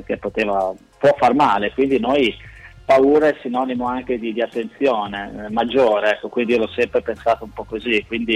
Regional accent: Emilia-Romagna, Italy; now in Bergamo, Italy; io non sono bergamasco, sono emiliano, ormai vivo qui però da 10 anni, quindi mi sento bergamasco d'adozione

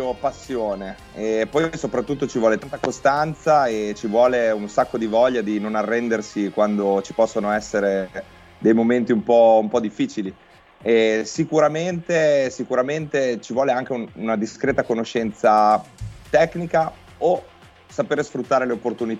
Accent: Reggio Emilia, Emilia-Romagna, Italy; si è presentata l'opportunità di giocare per la squadra della mia città, perché sono di Reggio Emilia

